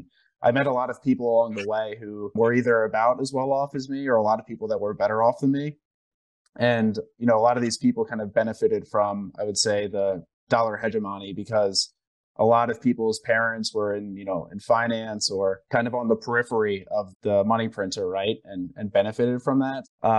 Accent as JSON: {"language": "English", "country": "United States", "tie": "born or raised there", "said": "I think growing up in the United States, where we benefited from the global reserve currency for about 100 years now"}